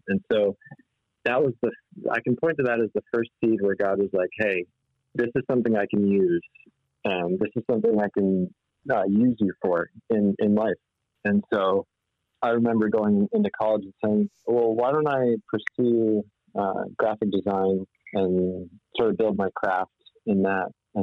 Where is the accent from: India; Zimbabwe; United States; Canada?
Canada; she's from the Chicago area, and I'm from Canada, so Midwesterner and a Northerner.